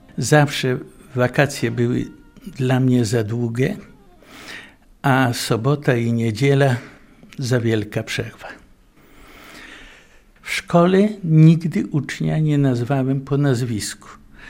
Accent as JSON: {"language": "Polish", "town": "Łomża", "region": "Podlaskie Voivodeship", "country": "Poland", "tie": "born or raised there", "said": "Urodziłem się w Łomży, wychowałem się w Łomży. Cała praca zawodowa to okolice i miasto Łomża."}